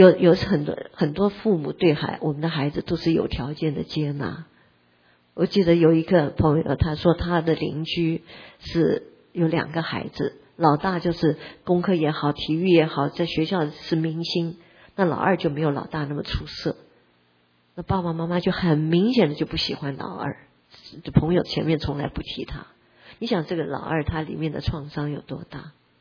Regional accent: China; 我们中国人有的时候对小孩说实话是很不尊重的。

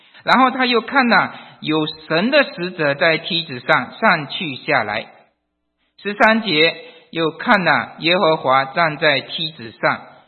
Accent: China; 天是我们中国人也讲到天都是好的

